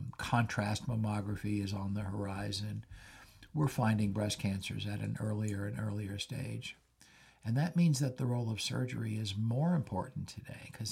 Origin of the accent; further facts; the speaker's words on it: Louisiana, United States; You do know I'm not only 33 years old, but I'm from Louisiana.